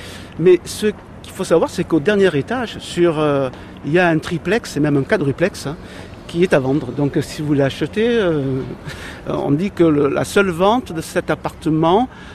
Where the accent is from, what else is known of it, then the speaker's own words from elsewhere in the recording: Monaco; mes arrière-grands-parents ont émigré d'Italie au début des années 20, comme il y avait beaucoup à cette époque-là. Ma mère est née à Monaco, je suis né à Monaco